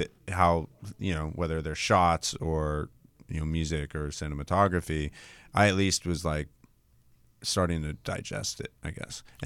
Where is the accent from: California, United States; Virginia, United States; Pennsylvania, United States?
California, United States; Los Angeles; I grew up in the San Fernando Valley, okay. In Los Angeles.